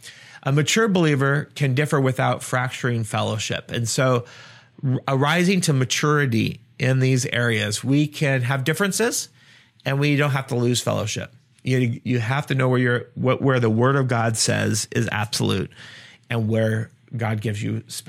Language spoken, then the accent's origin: English; Washington, United States; I don't know that you or myself as an American citizen, Washingtonian, that we struggle with days